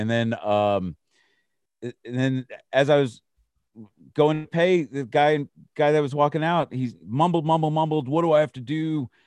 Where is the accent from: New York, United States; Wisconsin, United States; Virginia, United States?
Virginia, United States; now in Texas, United States; You know, because when I tell people I'm from Virginia, they call me a Yankee.